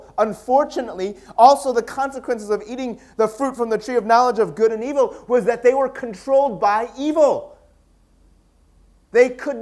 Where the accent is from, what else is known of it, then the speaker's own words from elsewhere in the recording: United States; Actually, you know, we lived and we grew up in the United States, but after living here for many years, you know what we realized?